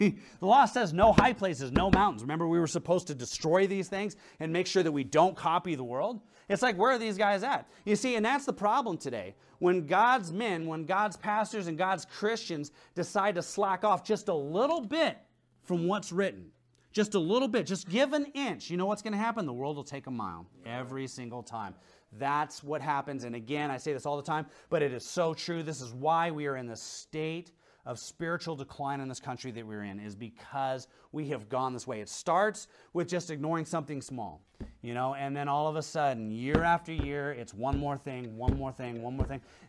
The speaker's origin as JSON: {"language": "English", "region": "Washington", "country": "United States", "tie": "born or raised there", "said": "You're growing up in Washington, you always hear this phrase, you know, swimming upstream. You hear it all over, not just in Washington, but the salmon industry is very popular up there. And I remember as a kid learning how, you know, salmon spawn."}